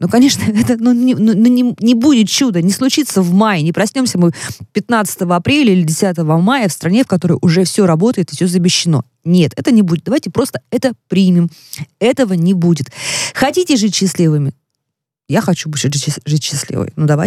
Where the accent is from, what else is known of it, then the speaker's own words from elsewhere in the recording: Novosibirsk, Novosibirsk Oblast, Russia; Я родом из Новосибирска, слушатели многие знают. И это третий город страны.